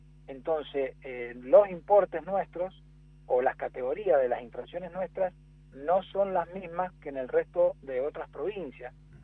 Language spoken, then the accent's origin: Spanish; Argentina; así somos los argentinos, esperamos hasta el último día para hacer las cosas